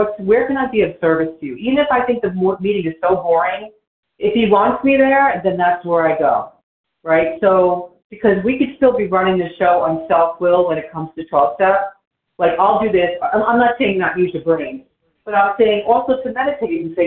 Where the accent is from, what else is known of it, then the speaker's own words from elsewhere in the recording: New Jersey, United States; from New Jersey.